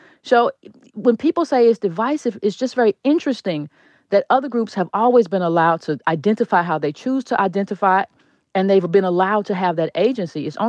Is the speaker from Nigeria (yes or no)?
yes; Nigeria; I'm Nigerian